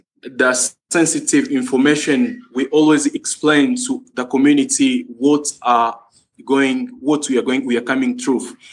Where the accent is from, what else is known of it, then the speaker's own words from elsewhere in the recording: DR Congo; I'm from Congo, Democratic Republic of Congo.